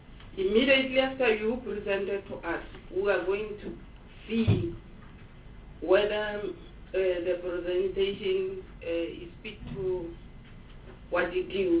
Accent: North West, South Africa; I'm the chairperson of this select committee. I'm from the Northwest Province.

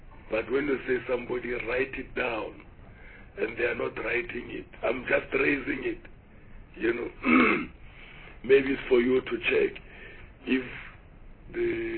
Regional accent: Polokwane, Limpopo, South Africa; I'm from Polokwane. I'm from Limpopo.

